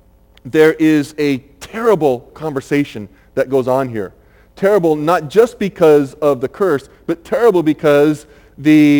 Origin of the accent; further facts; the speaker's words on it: Chicago, Illinois, United States; We grew up in Chicagoland, but you still know it.